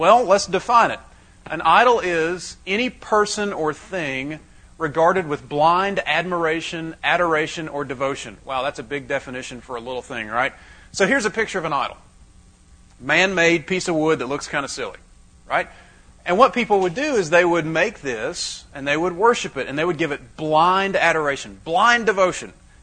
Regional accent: South Carolina, United States; I'm originally from the South. Okay? This is not the South. I'm from South Carolina. Right? South, South.

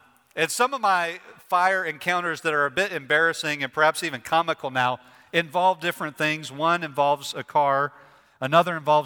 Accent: Illinois, United States; I'm from Illinois, and in Illinois, you can get a driver's permit when you're 15.

